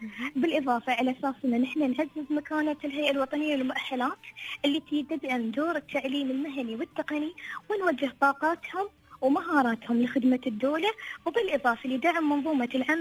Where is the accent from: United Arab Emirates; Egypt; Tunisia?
United Arab Emirates; احنا اماراتيين